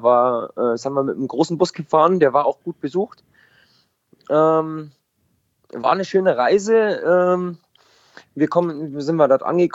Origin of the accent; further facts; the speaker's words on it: Eberswalde, Brandenburg, Germany; also born or lived in Berlin; Ich bin geboren und aufgewachsen in Eberswalde, habe da eine Zeit lang in Berlin gelebt